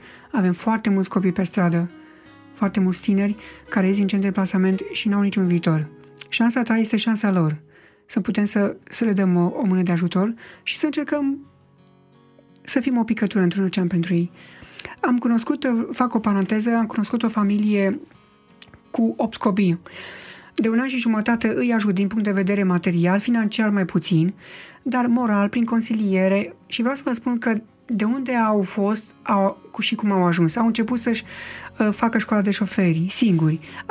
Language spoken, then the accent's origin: Romanian; Ilfov, Romania; Sunt din Ilfov. Da, la vreo 5 km de București.